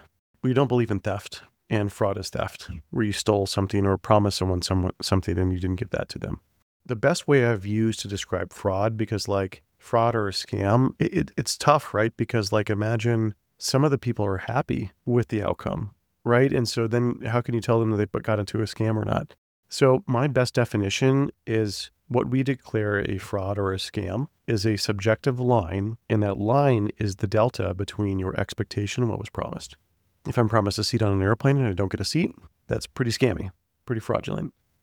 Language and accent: English; Texas, United States; this is what was weird as a Texan coming into tech